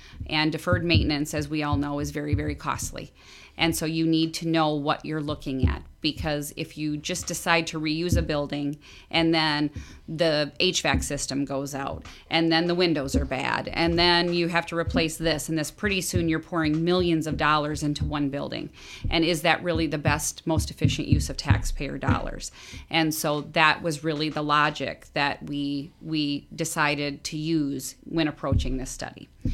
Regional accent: Hayfield, Minnesota, United States; also born or lived in Albert Lea, Minnesota / Paris / Bahrain / India; So I'm originally from Albert Lea, Minnesota. I grew up in Hayfield, Minnesota, if you can believe it, a town of 2,000 people. So I'm used to small town USA.

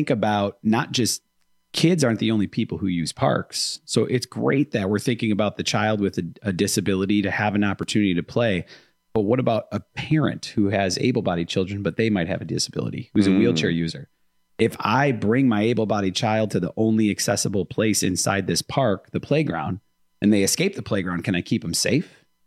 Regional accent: Milwaukee, Wisconsin, United States; Well, mostly, you know, born and raised in Milwaukee, Waukesha County area.

